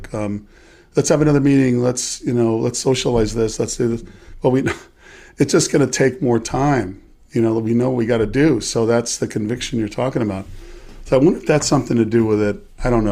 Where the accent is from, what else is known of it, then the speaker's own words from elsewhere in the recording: New Jersey, United States; I grew up in New Jersey where people are extremely blunt.